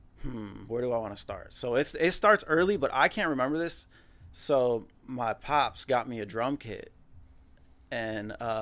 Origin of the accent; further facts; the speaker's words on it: Detroit, Michigan, United States; So I'm from Detroit. Mount Elliott, Conan area, lived with my grandma, my mom, whole family was living at my grandma's house.